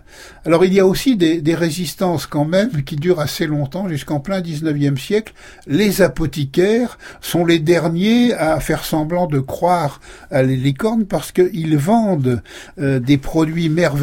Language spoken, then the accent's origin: French; Alençon, Normandy, France; J'en ai encore connu une, moi, dans la ville de mon enfance, à Alençon, en Normandie